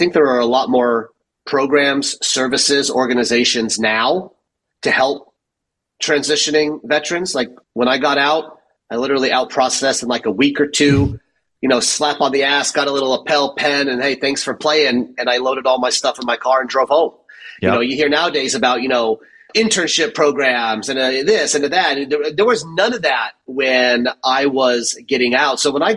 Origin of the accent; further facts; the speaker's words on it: Saudi Arabia; moved away; I spent 10 years in Saudi Arabia growing up, and it's, you know, pre-9/11, so different world.